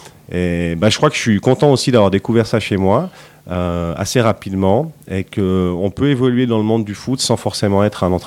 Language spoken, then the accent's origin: French; Lausanne, Vaud, Switzerland; En 2004, je suis parti à Sion pendant 2 ans. Et en 2006, je suis venu terminer ma carrière chez moi à Lausanne.